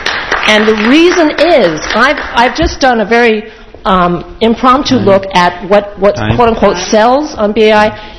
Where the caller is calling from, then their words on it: New York, United States; I'm a listener from Rockland County